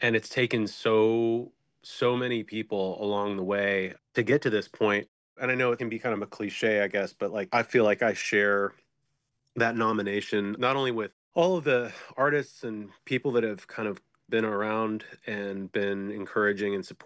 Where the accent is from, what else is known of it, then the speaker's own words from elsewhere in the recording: Western Springs, Illinois, United States; also born or lived in Wheaton; I grew up in Western Springs, LaGrange area, and then moved out to Wheaton.